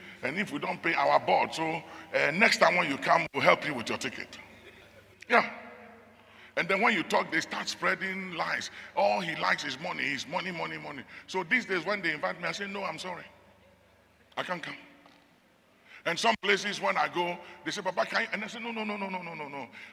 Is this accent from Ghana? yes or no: yes; Ghana; I'm sorry, I'm a Ghanaian, but it hurts.